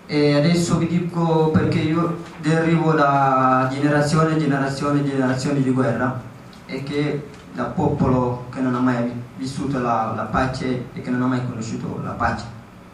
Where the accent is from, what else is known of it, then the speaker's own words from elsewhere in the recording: Eritrea; Italian is a second language; now in Italy; E io vengo dall'Eritrea, mi trovo qua in Italia, ma per caso non è una cosa pensata o programmata